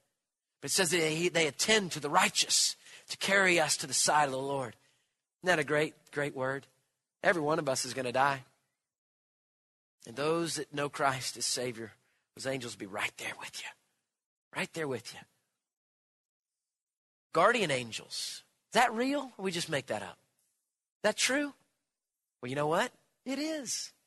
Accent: Houston, Texas, United States; I'm a native Houstonian. I grew up on the Oilers, Bum Phillips.

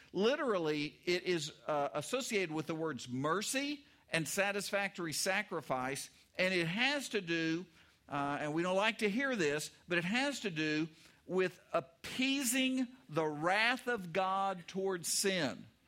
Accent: Oklahoma, United States; I grew up in Oklahoma. Oklahoma's prairie. It's miles and miles of miles and miles.

